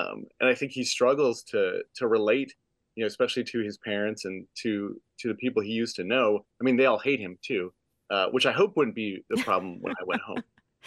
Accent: Ringgold, Georgia, United States; moved away as an adult; I grew up in Ringgold. It's a lovely town, a great place. But there was nothing for me.

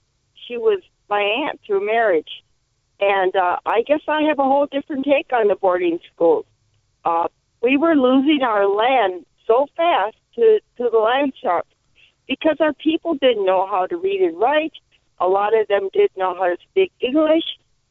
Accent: Wisconsin, United States; I was born and raised on the Oneida Indian Reservation, and I actually tape recorded many of the elders in my tribe who went to those boarding schools.

